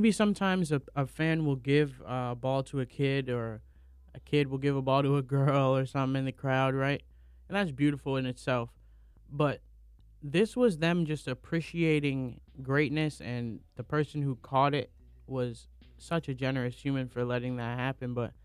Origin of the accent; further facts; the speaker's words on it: Alameda, California, United States; I come from Alameda, California. There's a whole bunch of Asian people, but they're all from different places.